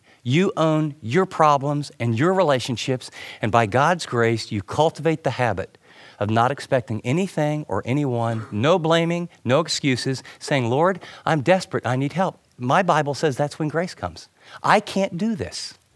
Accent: Ohio, United States; born there; And I love Ohio. I was born in Ohio, but this gas station wasn't very nice.

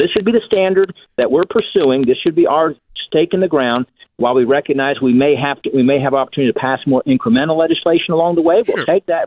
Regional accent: Virginia, United States; No Democrat criticized Ralph Northam's stated position in my home state of Virginia just a few years ago

